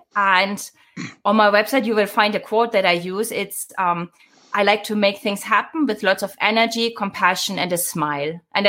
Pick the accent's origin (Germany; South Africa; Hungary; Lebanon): Germany; moved away as an adult; also born or lived in United States; And I lived in Germany till I was 22, 23 or something like that.